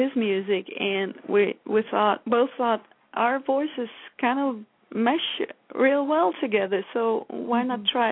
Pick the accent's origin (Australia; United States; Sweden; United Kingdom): Sweden; English is a second language; I was brought up, I'm from Sweden originally. You might hear that I have a little accent.